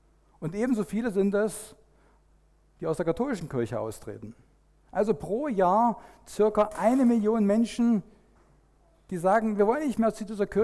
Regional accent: Cottbus, Brandenburg, Germany; dann kommt man dort an, wo ich herkomme, aus Cottbus. Ganz an der polnischen Grenze.

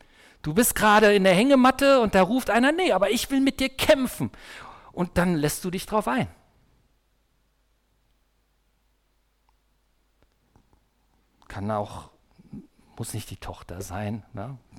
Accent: East Germany, Germany; Ich bin ja in der DDR aufgewachsen

